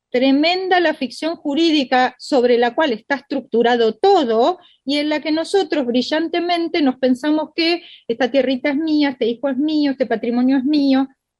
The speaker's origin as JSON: {"language": "Spanish", "country": "Argentina", "said": "Ojo, nosotros somos argentinos."}